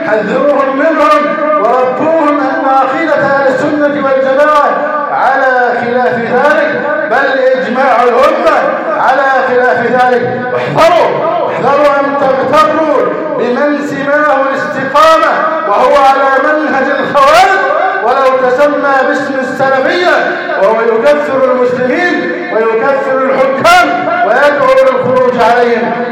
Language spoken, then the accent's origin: Arabic; Egypt; اللهم احفظ بلدنا مصر واجعله أمناً أماناً، سخاءً رخاءً وسائر بلاد المسلمين